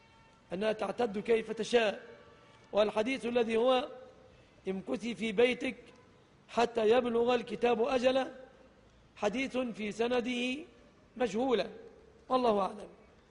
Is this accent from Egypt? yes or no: yes; Egypt; عموما في بلادنا مصر الذهب الشبكة تعتبر من الصداق